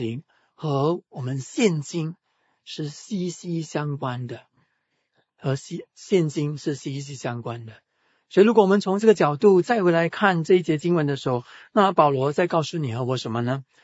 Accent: Singapore; 我们是新加坡人，新加坡人把心思放在哪里？

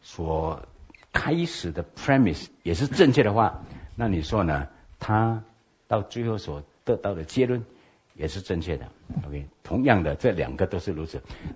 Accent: Malaysia; 我们这些从马来西亚来的

